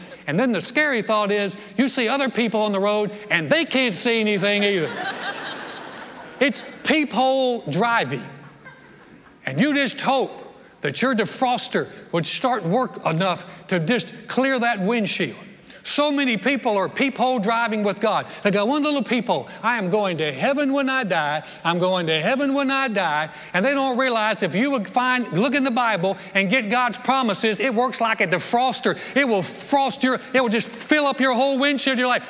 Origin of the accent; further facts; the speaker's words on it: North Carolina, United States; But in the regions of the north, where I grew up in North Carolina, you would come out sometimes and my car